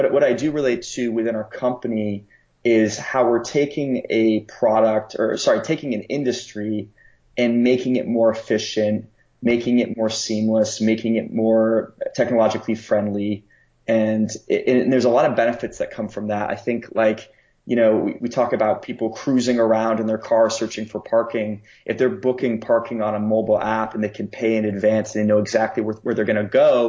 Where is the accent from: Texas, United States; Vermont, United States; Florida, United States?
Vermont, United States; Like I'll never forget, I'm from Vermont originally